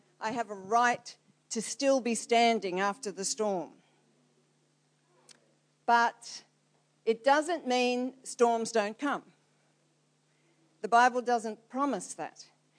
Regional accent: Australia; and I'm an Australian, hey.

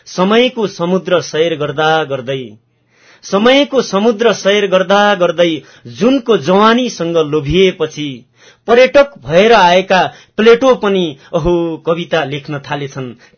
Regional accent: Bajhang, Sudurpashchim Province, Nepal; now in Kirtipur, Nepal; मेरो घर बझाङ हो, म अहिले किर्तिपुर बस्छु।

